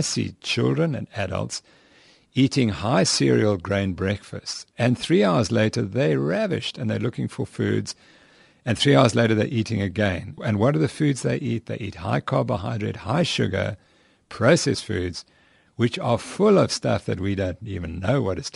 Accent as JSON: {"language": "English", "region": "England", "country": "United Kingdom", "said": "at least where I come from, because I'm from England"}